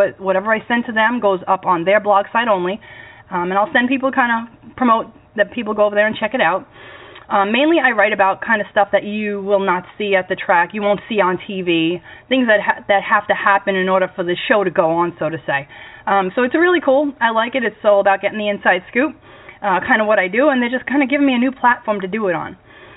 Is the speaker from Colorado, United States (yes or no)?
no; Brooklyn, New York, United States; now in North Carolina, United States; I mean, I'm from Brooklyn, New York. It's not exactly like we have campgrounds out there. You know what I mean? But before I moved to North Carolina, several years before I moved to North Carolina